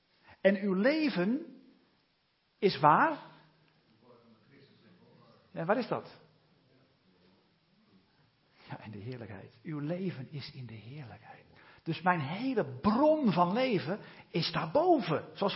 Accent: Ermelo, Gelderland, Netherlands; Ik kom uit Ermelo.

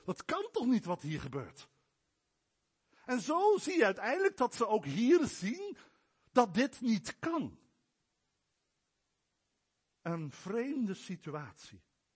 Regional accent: Drenthe, Netherlands; Bij ons in Drenthe hebben we ook nog een beetje die verhouding met Den Haag.

